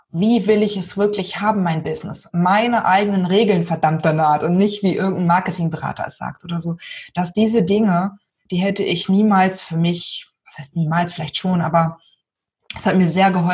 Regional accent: Lower Saxony, Germany; ich bin ja aus Niedersachsen, ne?

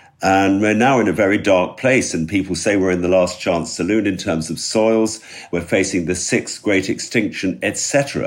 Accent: London, United Kingdom; now in Wales; I was born in 1950. And I was, as most of us are these days, an urban dweller. I grew up in London.

